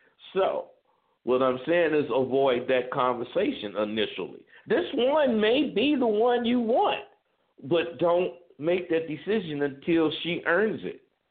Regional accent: Vallejo, California, United States; I grew up in Vallejo, California, but my folks was out of Louisiana.

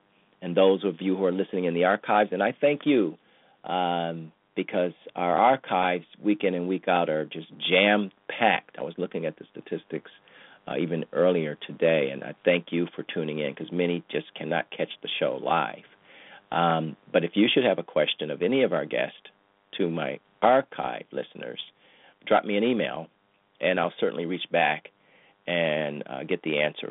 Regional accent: Cleveland, Ohio, United States; now in New Jersey, United States; from California to Texas to Ohio, my hometown, Cleveland.

